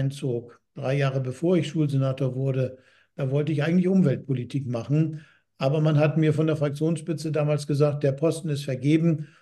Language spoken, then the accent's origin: German; Hamburg, Germany; in meiner Heimat Hamburg-Bergedorf